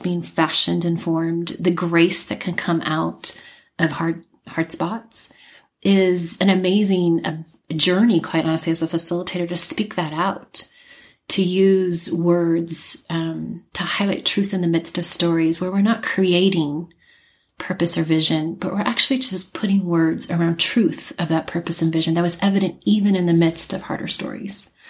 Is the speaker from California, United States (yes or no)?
yes; California, United States; For me, particularly growing up in California, the ocean is beautiful, but the mountains is where, the way I would say it, is where my soul sings.